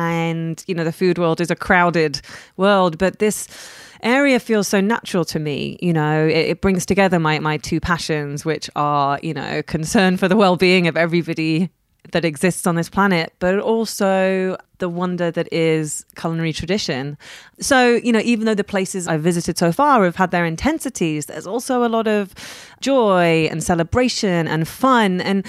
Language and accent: English; United Kingdom; I'm British, but I'm of, you know, Iranian and Pakistani descent.